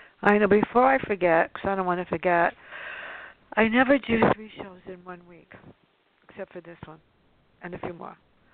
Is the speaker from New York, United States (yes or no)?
yes; Bronx, New York, United States; it was about my growing up in the South Bronx and our antics together.